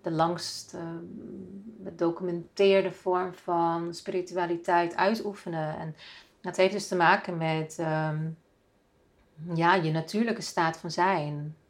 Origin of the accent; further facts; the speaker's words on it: Russia; Nou ja, dan kom ik dus uit Rusland, uit het communistische regime